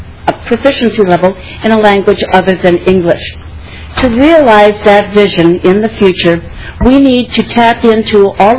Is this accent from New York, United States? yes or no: no; Minneapolis, Minnesota, United States; I grew up in South Minneapolis and studied Spanish through the Minneapolis Public School System.